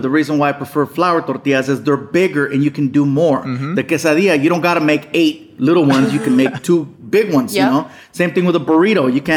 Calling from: Long Beach, California, United States; I'm in Long Beach.

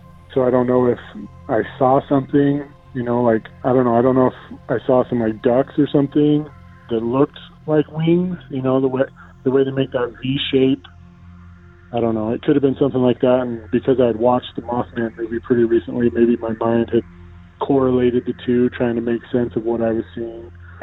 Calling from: Provo, Utah, United States; I'm calling from Provo, Utah.

